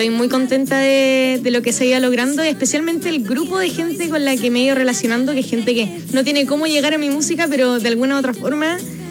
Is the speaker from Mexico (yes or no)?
no; Chile; tengo 25 años, hago música, soy chilena